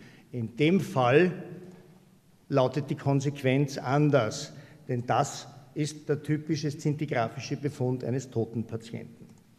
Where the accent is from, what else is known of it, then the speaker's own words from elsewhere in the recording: Austria; Als Österreicher weiß man ja auch sehr gut um die Wichtigkeit der eigenen Existenz im Vergleich zum größeren Bruder im Norden.